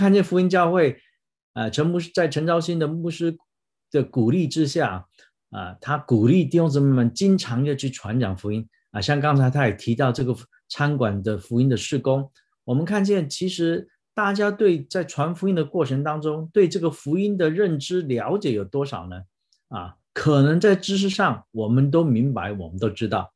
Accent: Taiwan; 我还记得我们台湾人呢，这个第一句话习惯的习惯的就是喜欢问对方说

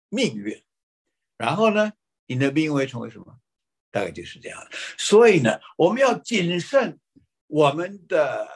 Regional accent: Taiwan; 我们台湾话有一句话说

